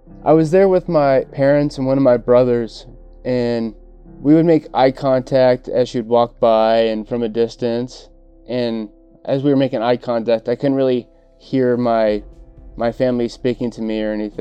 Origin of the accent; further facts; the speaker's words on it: Simi Valley, California, United States; I am 29 years old. I grew up most of my life in Simi Valley.